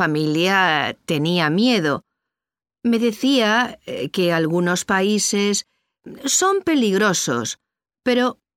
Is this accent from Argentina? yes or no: no; Spain; Tengo 80 años y soy española.